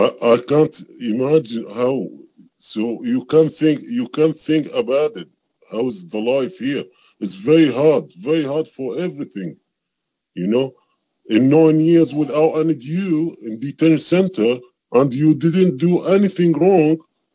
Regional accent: Iraq; now in Australia; And so then after that, I came from Iraq.

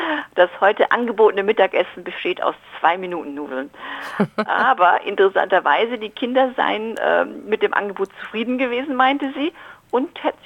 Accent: Munich, Bavaria, Germany; now in Australia; weil ich bin ja aus München ursprünglich und backe selber oft frische Brezen.

